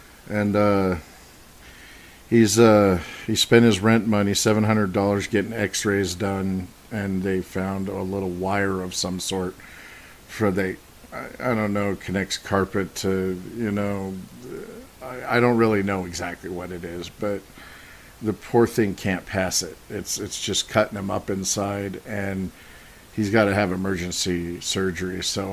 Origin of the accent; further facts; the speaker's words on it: Reno, Nevada, United States; also born or lived in Eugene, United States / Portland, United States; You know, I was born in Eugene. I lived in Eugene. That's my home. I was raised here in Reno my whole life. This is my home. And I lived in Portland for 14 years.